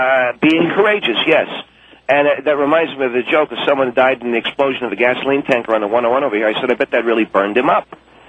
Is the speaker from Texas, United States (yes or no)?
yes; Houston, Texas, United States; I come from Houston, Texas, the land.